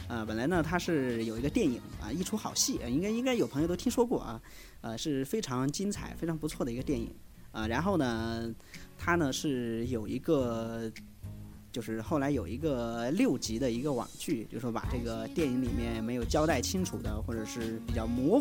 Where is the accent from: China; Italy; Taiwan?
China; Sichuan; now in Nanjing, China; 我以前每年都只有春节的时候才回家，像南京离我们四川这边比较远一般呢就是一年回去一次。